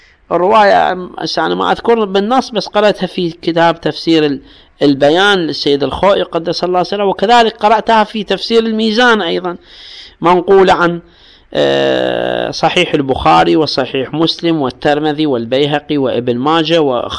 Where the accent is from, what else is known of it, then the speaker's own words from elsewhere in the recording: Iraq; بينما عندنا بالعراق.